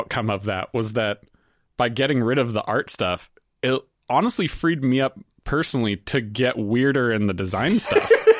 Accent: United States; since I was raised a man in America

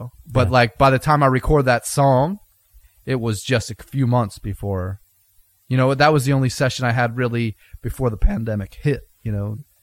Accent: Philadelphia, Pennsylvania, United States; Legend, Philly legend. Yeah … I love all … You know, it's growing up in Philly pride

